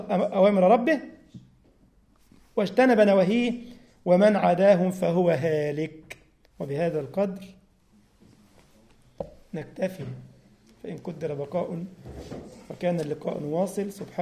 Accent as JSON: {"language": "Arabic", "country": "Egypt", "said": "اه والله الارنب عندنا في مصر يعني مليون"}